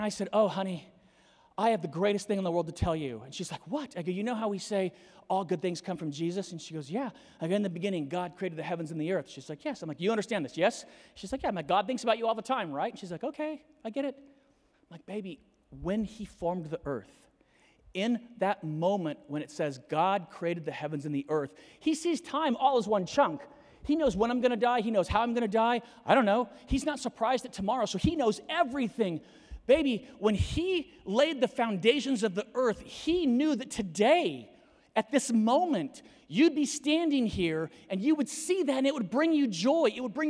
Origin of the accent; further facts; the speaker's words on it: Colorado, United States; but I know I'm from Colorado